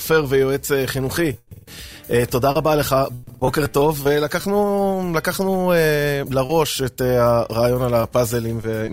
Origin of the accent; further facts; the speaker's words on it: Bat Yam, Tel Aviv District, Israel; כן, אני נולדתי בבת ים. אני נולדתי בבת ים. לא, אני לא בת ימי. ברוך השם, נחלצתי, אבל כאילו עד גיל 18 הייתי בבת ים, ברחוב הנביאים